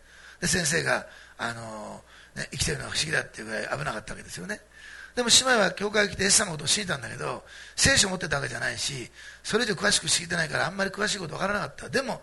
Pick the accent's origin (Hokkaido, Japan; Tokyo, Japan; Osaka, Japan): Osaka, Japan; で、あの私大阪なんですけど